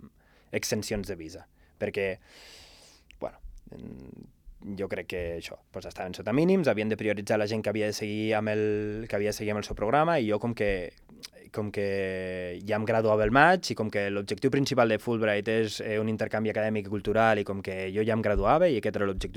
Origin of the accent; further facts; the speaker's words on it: Andorra; Soc d'Andorra, un país molt petit, entre Espanya i França, tal, i...